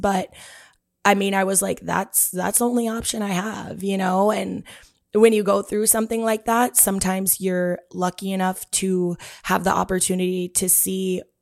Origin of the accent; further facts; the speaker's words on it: Duluth, Minnesota, United States; I'm from Duluth, if you're from Minnesota, and it's a big-ish town, but it's a small town.